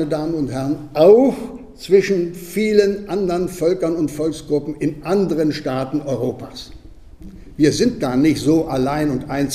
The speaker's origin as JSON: {"language": "German", "town": "Sprottau", "region": "Lubusz Voivodeship", "country": "Poland", "tie": "born or raised there", "said": "in meiner Geburtsstadt, in meiner Heimatstadt Sprottau"}